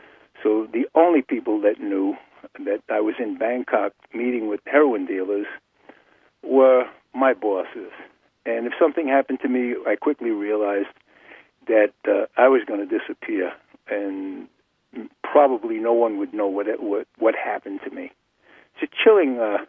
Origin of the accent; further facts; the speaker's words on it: Bronx, New York, United States; I grew up in the Bronx, the South Bronx.